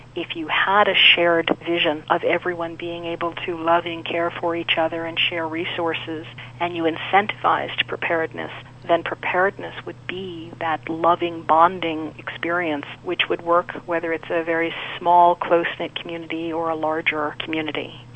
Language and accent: English; New York City, New York, United States; I grew up in New York City, and in the basement of the building I lived in, there was a room